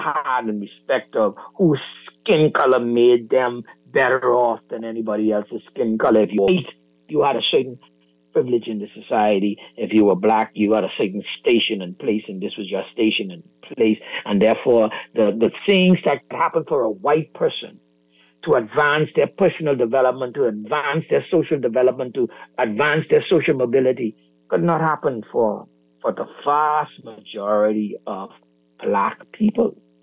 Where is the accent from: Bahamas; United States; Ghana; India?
Bahamas; born there; what the pre-majority rule Bahamas was like in terms of experience, right? Because I was born in September of 1967. This happened in January of 1967.